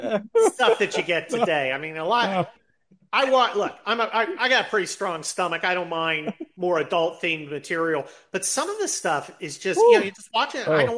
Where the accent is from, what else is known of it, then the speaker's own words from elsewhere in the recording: San Mateo, California, United States; Yes, I grew up in San Mateo.